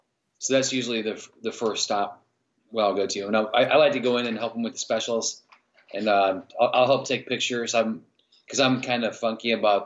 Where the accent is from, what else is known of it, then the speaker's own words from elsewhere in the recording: St. Louis, Missouri, United States; also born or lived in Biloxi, Mississippi; But I came to St. Louis in an early age, and I grew up here